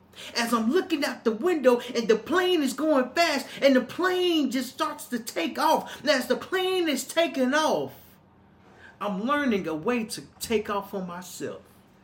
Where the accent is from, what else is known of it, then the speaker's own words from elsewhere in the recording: Little Rock, Arkansas, United States; Moving back to my hometown, Little Rock, Arkansas, is new information.